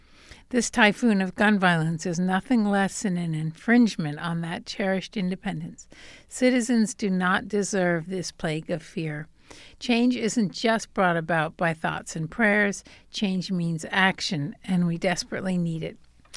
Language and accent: English; New Orleans, Louisiana, United States; I am a product of the Southern United States, raised far below the Mason-Dixon line. My home state of Louisiana ranks fourth in the country for gun ownership and gun-related deaths. Growing up in the metropolitan area of New Orleans